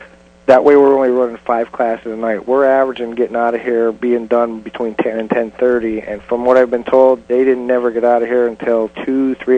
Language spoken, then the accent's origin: English; Florida, United States; because we're from South Florida and we needed a change.